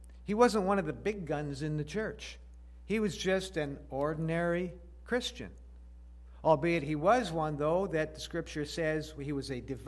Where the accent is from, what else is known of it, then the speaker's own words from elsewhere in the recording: Canada; You probably know that Canadians have the reputation of enjoying talking to people about a lot of things except for politics and religion. Because after all, we Canadians don't want to offend anybody